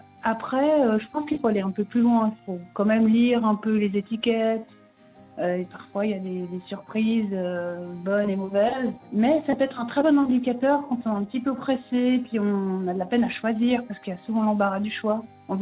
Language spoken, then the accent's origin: French; Switzerland; l'industrie laitière chez nous en Suisse